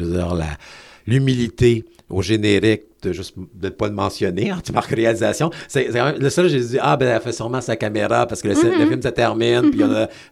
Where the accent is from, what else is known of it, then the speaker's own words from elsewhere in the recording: Quebec, Canada; qui fait partie, finalement, de notre ADN là, en tant que Québécois.